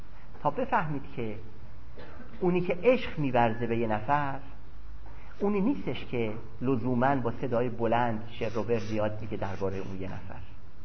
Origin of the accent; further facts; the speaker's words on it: Iran; born there; و دوم این که در ایران به دنیا اومدم